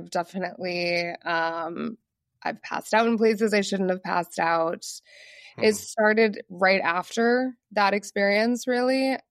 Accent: Massachusetts, United States; So I was traveling to California where I live now. I'm from Massachusetts.

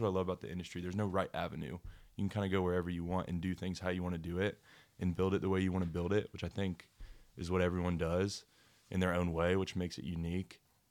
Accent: Franklin, Tennessee, United States; Yeah, I'm from Franklin, just south of Nashville.

